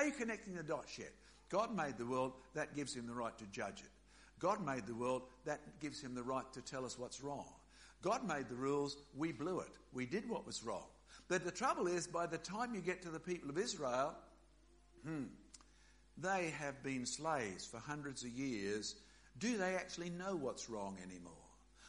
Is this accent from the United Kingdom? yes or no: no; Australia; Now, I'm from Australia. My dad was from Scotland.